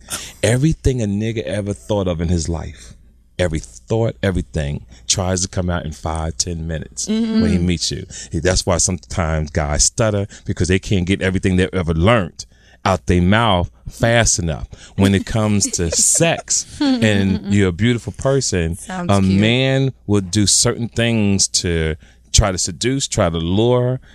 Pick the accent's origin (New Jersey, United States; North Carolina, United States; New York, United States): New Jersey, United States; Jersey City; I grew up in Jersey City.